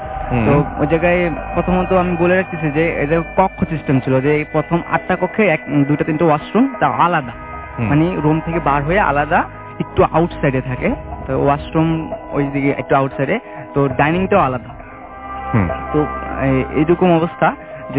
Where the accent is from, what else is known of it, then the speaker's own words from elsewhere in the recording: Khagrachhari, Chittagong Division, Bangladesh; আমার home district Khagrachari, আমি বারিধারা থেকে এসেছি।